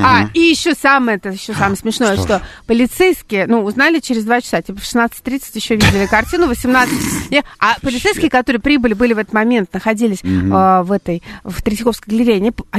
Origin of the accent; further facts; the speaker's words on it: Saint Petersburg, Russia; Это я как петербуржец говорю.